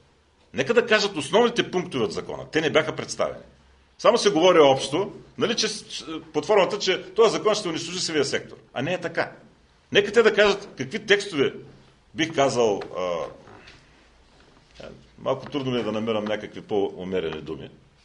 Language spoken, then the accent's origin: Bulgarian; Anton, Sofia Province, Bulgaria; От село Антон.